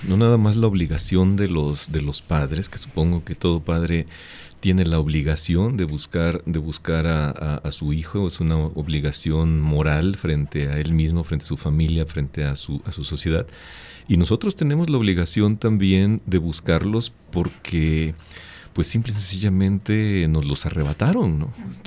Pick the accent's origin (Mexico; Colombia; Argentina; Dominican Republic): Mexico; es un símbolo de que nosotros como mexicanos no nos vamos a creer lo que decías